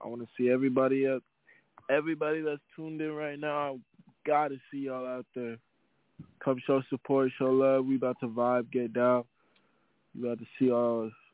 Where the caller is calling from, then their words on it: Minneapolis, Minnesota, United States; Yo, Ice Out, caller from Minneapolis. What's going on?